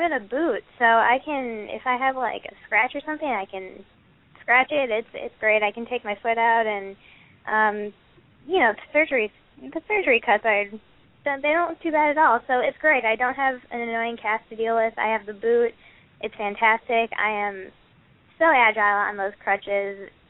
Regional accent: Marinette, Wisconsin, United States; And I'm actually back up in my hometown, Marinette, Wisconsin, and I have, you know, a string of my old horses

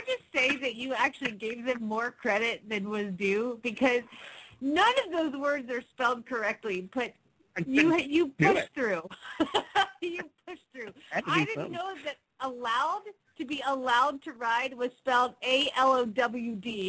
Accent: the South, United States; accent: Southern; It was in my southern accent. It just came out that way.

